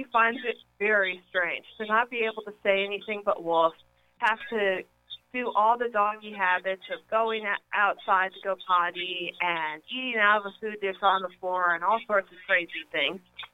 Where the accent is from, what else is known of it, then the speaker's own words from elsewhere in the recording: Plano, Texas, United States; I was raised in Plano, Texas, and have been an animal lover all my life.